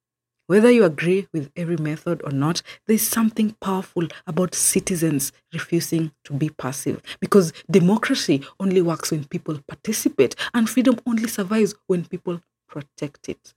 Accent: Kenya; As an African, as a Kenyan

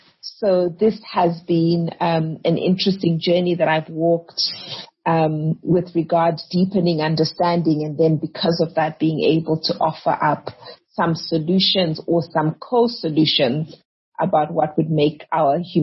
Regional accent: Gweru, Midlands, Zimbabwe; Yes, I grew up in Gweru in Zimbabwe.

